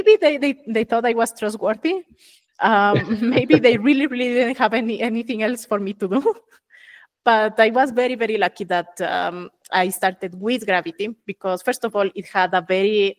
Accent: Quito, Pichincha, Ecuador; I'm originally from Ecuador, from the capital city, Quito

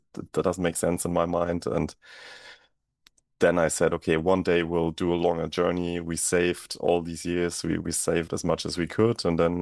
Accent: Germany; English is a second language; So I grew up in Germany. I'm born in Germany, grew up here.

